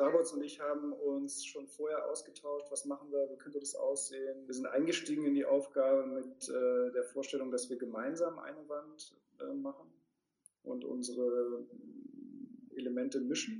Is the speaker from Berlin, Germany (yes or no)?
yes; Berlin, Germany; Ja, also ich bin ja Berliner und ich bin hier aufgewachsen und habe auch immer hier gelebt, lebe immer noch hier.